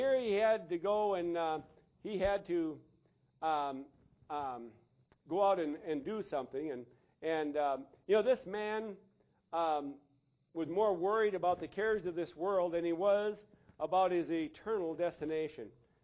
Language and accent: English; Wisconsin, United States; I was from Wisconsin.